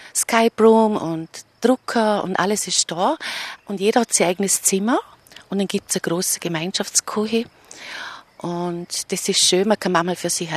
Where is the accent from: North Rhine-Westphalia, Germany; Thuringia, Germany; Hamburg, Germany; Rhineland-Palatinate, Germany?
Thuringia, Germany; ich komme ja aus dem Dorf in Thüringen und bei uns hat es damals eigentlich nicht so Tanzangebote gegeben